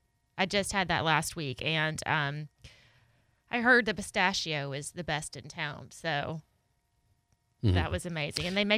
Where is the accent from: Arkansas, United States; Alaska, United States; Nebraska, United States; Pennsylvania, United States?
Arkansas, United States; The second I start talking to my family, all of a sudden my accent changes without even thinking about it, and it gets real thick.